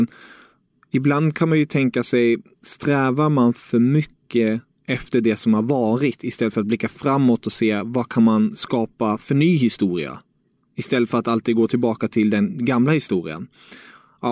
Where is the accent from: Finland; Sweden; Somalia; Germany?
Germany; Jag som tysk hade gärna vilja sett